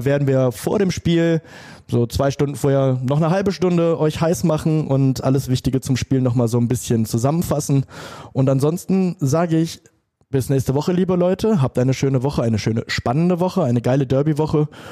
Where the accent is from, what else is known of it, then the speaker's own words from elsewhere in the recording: Duisburg, North Rhine-Westphalia, Germany; ich bin in Duisburg groß geworden, ne? da in Duisburg-Mitte.